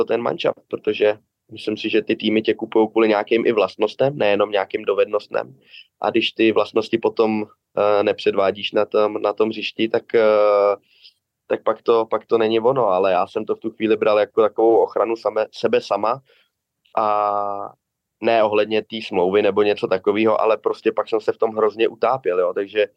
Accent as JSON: {"language": "Czech", "region": "Prague", "country": "Czechia", "tie": "born or raised there", "said": "já jsem pocházím z Prahy, celý život jsem byl v Praze, nebyl jsem nikde na hostování"}